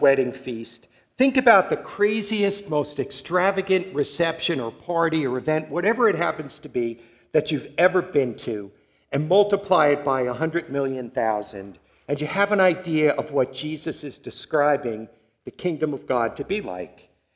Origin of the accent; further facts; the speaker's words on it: Long Island, New York, United States; Now, growing up in Long Island, that's exactly how wedding receptions are.